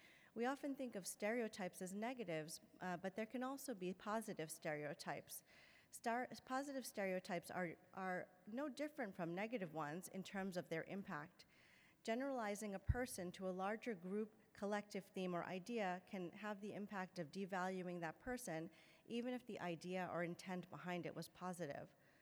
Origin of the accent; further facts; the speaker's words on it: New York, United States; also born or lived in India; I was born in India but grew up in New York. How old were you when you came to the US? I was almost two.